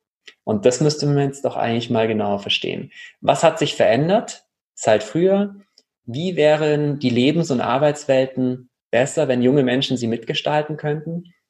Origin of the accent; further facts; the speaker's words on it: Kempten, Bavaria, Germany; Ich komme aus Kempten im Allgäu